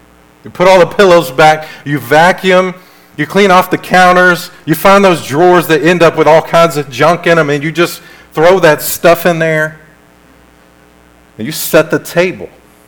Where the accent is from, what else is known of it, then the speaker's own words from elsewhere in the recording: Memphis, Tennessee, United States; You know, I grew up in Memphis. If you grew up in Memphis, you call it M-Town, or you call it the Memphis 10.